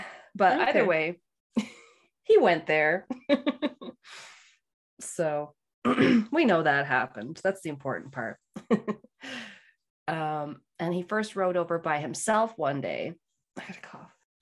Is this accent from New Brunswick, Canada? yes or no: yes; New Brunswick, Canada; also born or lived in Halifax; I was born in Halifax, Nova Scotia. We moved when I was pretty little, like 3 or 4, something like that, just back to New Brunswick where my mom grew up. And so then that's where I grew up.